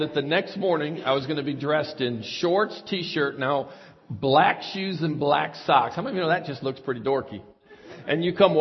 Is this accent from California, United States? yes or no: no; Buffalo, New York, United States; I grew up in Buffalo, New York, came down south to go to the Citadel.